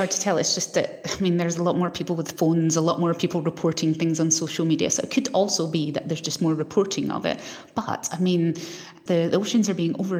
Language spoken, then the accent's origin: English; Scotland, United Kingdom; There's been orcas that are attacking boats there, and that's my home country.